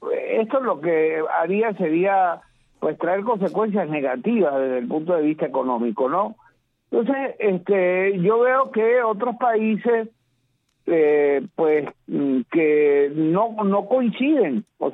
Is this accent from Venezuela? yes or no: yes; Venezuela; yo creo que los más perjudicados ante una situación como esa seguiríamos siendo los venezolanos